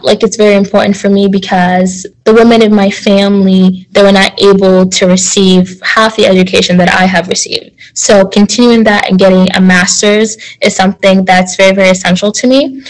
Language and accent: English; Sudan; get girls in my home country of Sudan, get them education